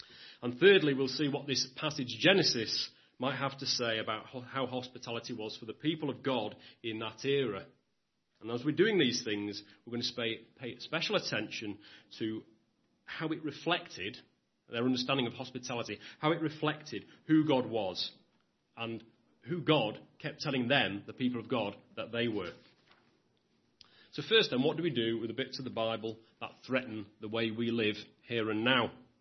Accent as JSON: {"language": "English", "region": "England", "country": "United Kingdom", "said": "I get to my cultural background. I'm an Englishman. An Englishman's home is his castle."}